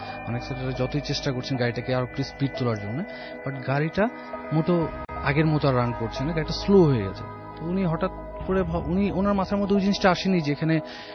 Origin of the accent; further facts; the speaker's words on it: Dhaka, Dhaka Division, Bangladesh; মালিবাগ চৌধুরীপাড়া থেকে এসেছি।